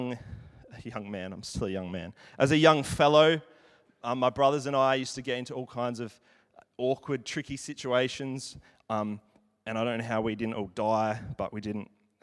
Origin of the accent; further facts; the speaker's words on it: Tasmania, Australia; born there; I was born in, I would say, a wild part of Australia. I was born in Tasmania.